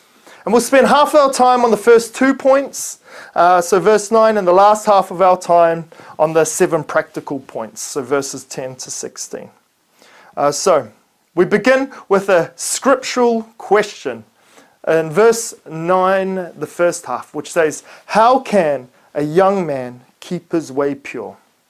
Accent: New Zealand; Being that I'm from New Zealand, I feel like a Lord of the Rings quote is necessary.

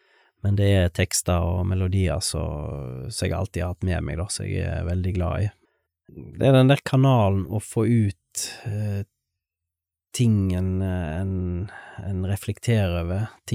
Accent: Stord, Vestland, Norway; så var jo han interessert i denne, ja, den grunge-vokalisten fra Stord.

